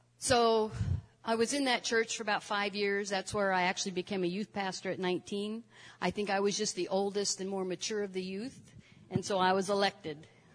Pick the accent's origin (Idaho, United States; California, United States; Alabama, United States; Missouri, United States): Idaho, United States; he was driving to my hometown in Idaho every other week and starting a Bible study.